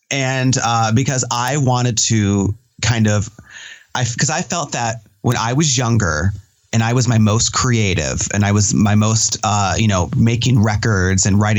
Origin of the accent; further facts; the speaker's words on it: Michigan, United States; I'm from Michigan originally, so we always thought of Ohio as like trash.